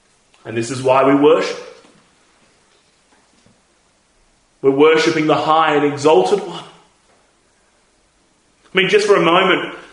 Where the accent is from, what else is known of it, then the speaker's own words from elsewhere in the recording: Australia; As an Australian, I'm a son of the empire.